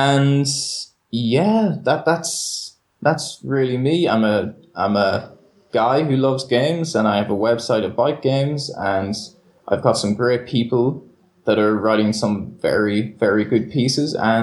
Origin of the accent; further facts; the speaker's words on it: Ireland; accent: Irish; as an Irishman, if anyone's listening, you can probably tell that I've that exotic accent.